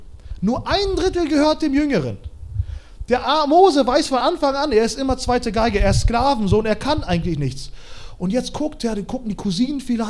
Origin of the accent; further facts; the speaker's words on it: Kazakhstan; weil ich komme aus Kasachstan, bei uns ist das so, wenn unsere Familie zusammenkommt, 120 Leute, vielleicht 130